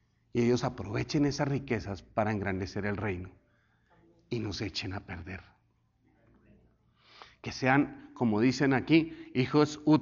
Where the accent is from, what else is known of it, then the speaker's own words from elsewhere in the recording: Colombia; En mi país allá es como una, no sé cómo llamar, es una filosofía que todos los jóvenes tiran el mismo pasito todos allá para un lado. Pero es que algo muy colombiano.